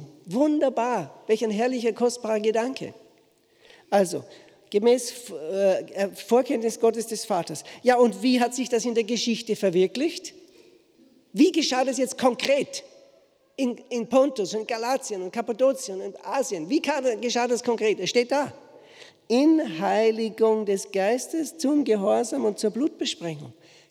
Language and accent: German; Austria; now in Switzerland; ich bin in der Schweiz, ich bin kein Schweizer. Ich bin Österreicher, ich bin Ausländer in der Schweiz.